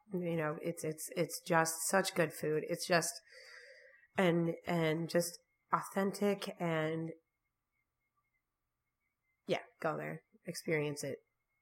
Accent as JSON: {"language": "English", "town": "Ludington", "region": "Michigan", "country": "United States", "tie": "born or raised there", "said": "So I grew up in Ludington, Pentwater area, but then neighbors to Pentwater, there's a grocery store."}